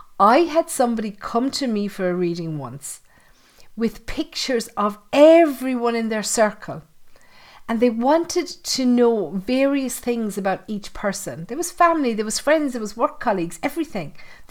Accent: Ireland; You know, and I'm Irish and I know that Irish people on the whole aren't as open as American people to being approached.

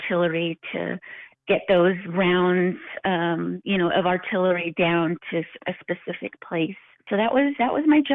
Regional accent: Nayuthi, New Mexico, United States; now in Farmington, United States; Originally, I'm from Nayuthi, New Mexico, which is a little further south than Farmington here on 550. I grew up there, and now I live here in Farmington.

